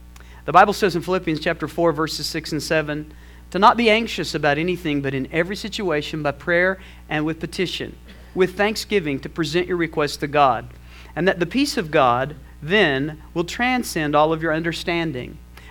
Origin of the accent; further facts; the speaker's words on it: Flora Vista, New Mexico, United States; Growing up in Flora Vista, New Mexico, we had some traditions.